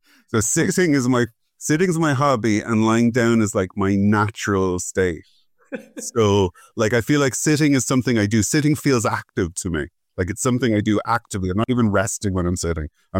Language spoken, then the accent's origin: English; Cork, Munster, Ireland; I'm from Cork originally, which is where Murphy's are from.